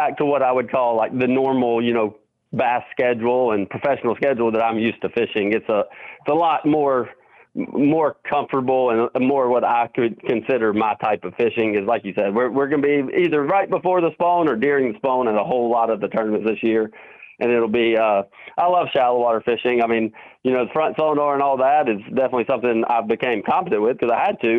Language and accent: English; Greenwood, South Carolina, United States; Yeah, that Greenwood in my hometown, which I'm about 45 minutes from Anderson